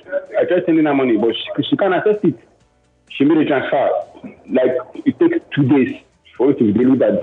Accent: Nigeria; now in Israel; Joyce, I'm so saddened with the happenings in my country, Nigeria.

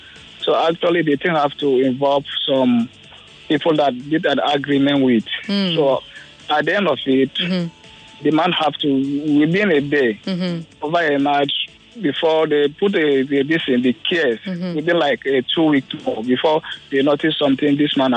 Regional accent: Plateau, Nigeria; I'm from Plateau State.

